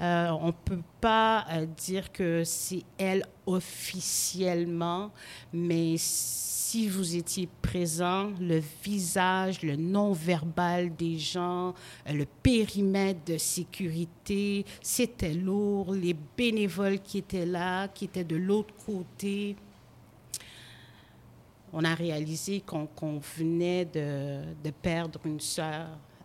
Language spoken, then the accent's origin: French; Haiti; comme qu'on dit dans mon pays d'origine qui est Haïti